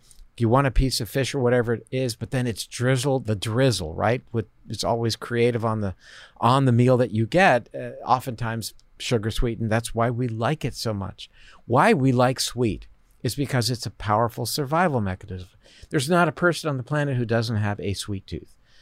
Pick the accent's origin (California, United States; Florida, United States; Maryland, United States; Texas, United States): Florida, United States; I come from Florida, the orange juice capital